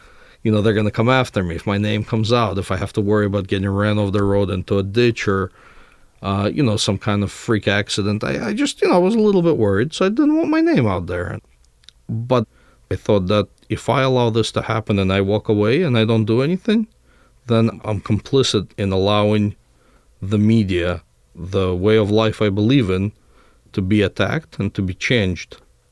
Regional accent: United States; listen, I'm an American. I live paycheck to paycheck.

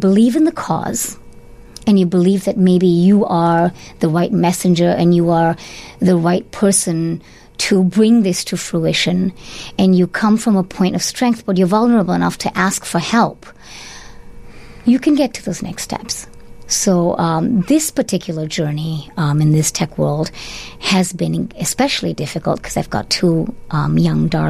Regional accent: Malaysia; now in Chicago, United States; I'm originally from Malaysia

